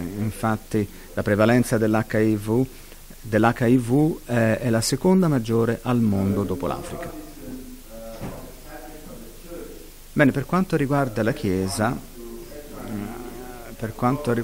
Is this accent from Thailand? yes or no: yes; Thailand; Italian is a second language; io provengo appunto dalla Thailandia